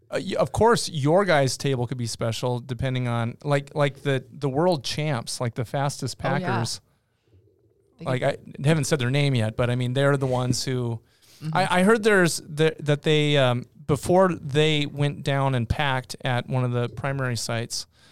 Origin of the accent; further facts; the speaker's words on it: North Dakota, United States; The town I grew up in was only 1,000 people. It's 50 times the size of the town that I grew up in North Dakota.